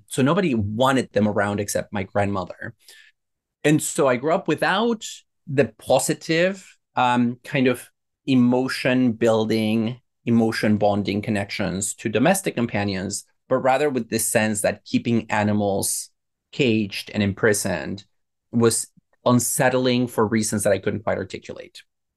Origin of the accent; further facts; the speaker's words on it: Mexico; I grew up in a household where pets were not allowed.